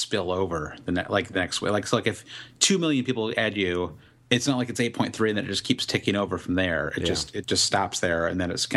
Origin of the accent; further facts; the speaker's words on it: United States; as an American, obviously we don't have the morning to keep tinkering.